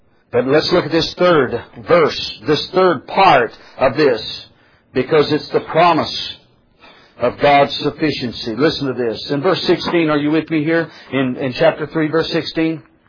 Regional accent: United States; That's so against everything that I've been taught and everything that I've experienced as an American.

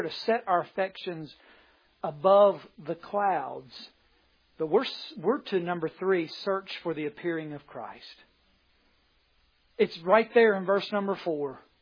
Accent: Bolt, West Virginia, United States; Anyway, I was raised in Bolt, West Virginia, at least to the age of 5 years old. My dad pastored a little church. And we lived in a little single wide trailer on a dirt road.

